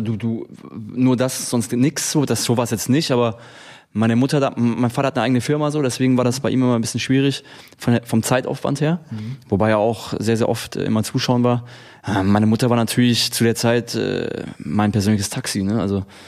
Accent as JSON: {"language": "German", "town": "Friedrichshafen", "region": "Baden-Württemberg", "country": "Germany", "said": "wo ich herkomme, eben vom Bodensee, Friedrichshafen, dann nach Stuttgart gewechselt bin"}